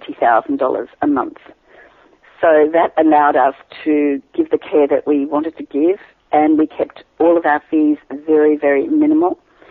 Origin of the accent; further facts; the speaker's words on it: Atherton, Queensland, Australia; now in Cairns, Australia; now I live in Cairns. And it's my home country because I come from Atherton.